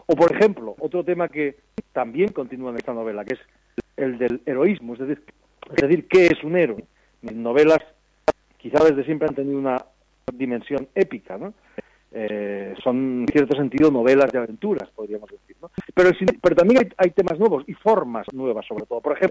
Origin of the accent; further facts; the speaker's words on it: Girona, Catalonia, Spain; now in Barcelona, Spain; Yo vivo en Cataluña, yo vivo en Barcelona, pero me crié en Gerona. Soy de origen extremeño, como tantos catalanes